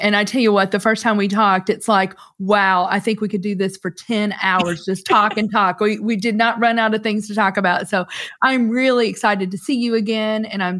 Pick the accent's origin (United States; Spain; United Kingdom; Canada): United States; Kentucky; we're originally from Kentucky.